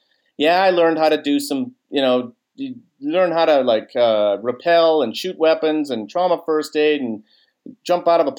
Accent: Boston, Massachusetts, United States; I'm from Boston, so the movie Jaws kind of, I remember that.

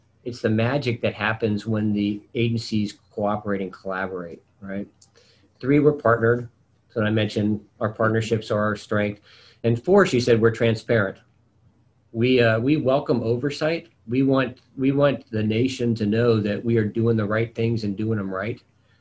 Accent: California, United States; also born or lived in Hawaii; I was born in Hawaii, but I grew up in the great state of California.

